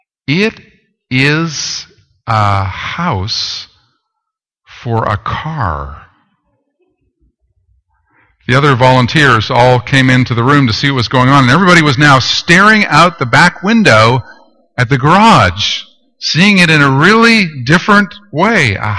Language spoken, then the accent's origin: English; Toronto, Ontario, Canada; She lives and works with refugees at the Romero House in my hometown, Toronto, Canada.